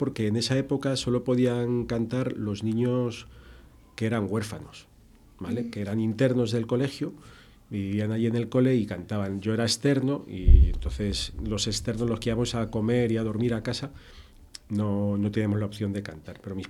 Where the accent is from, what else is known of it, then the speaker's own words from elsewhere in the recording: Marrupe, Castilla-La Mancha, Spain; also born or lived in Talavera de la Reina; y nací en un hospital en Talavera. Pero mi infancia, desde que nací, desde bebé hasta los 2 o 3 años, estuve en Marrupe, en la Sierra de San Vicente, allí con los abuelos.